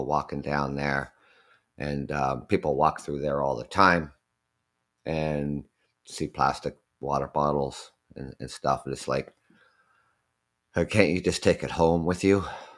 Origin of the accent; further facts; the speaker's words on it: Ontario, Canada; I'm Canadian.